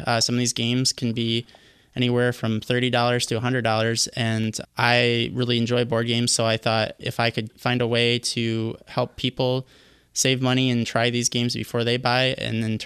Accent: Flint, Michigan, United States; I didn't grow up on the west side of the state. I grew up in Flint, and the local game store there was renting out games.

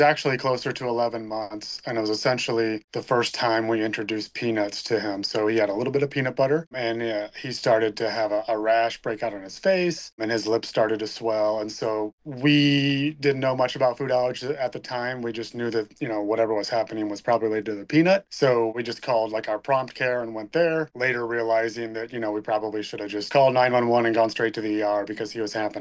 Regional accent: Peoria, Illinois, United States; I'm from Peoria, Illinois. We're right in the heart of Illinois, kind of halfway between Chicago and St. Louis.

